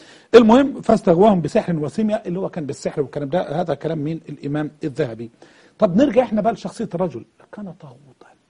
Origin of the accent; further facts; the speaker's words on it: Egypt; زي واحد عندنا في مصر الوقت كل شوية يروح إيران ويجيب شنطة دي كده مليانة دولارات،